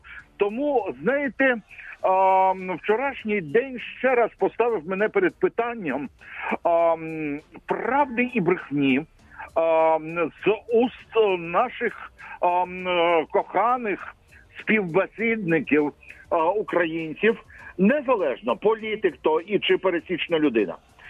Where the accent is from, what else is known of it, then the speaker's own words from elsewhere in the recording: Odesa, Odesa Oblast, Ukraine; я одесит, мій тато моряк